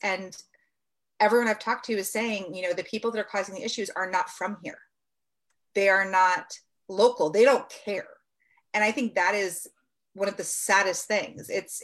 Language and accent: English; Washington, United States; there were people in my hometown, tiny little town, my graduating class was under 200 people. People from California drove all the way to Washington State and dropped bricks in front of our courthouse.